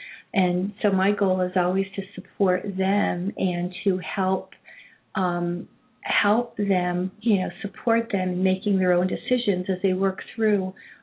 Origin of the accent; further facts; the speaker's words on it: Broadalbin, New York, United States; Grew up about 20 miles west of Saratoga Springs in a little rural area, Broad Alban, near the Sacandaga Reservoir.